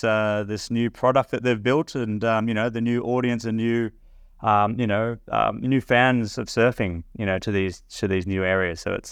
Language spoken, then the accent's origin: English; Cronulla, New South Wales, Australia; also born or lived in Maroubra; Look, I was born in Maroubra, grew up in Cronulla.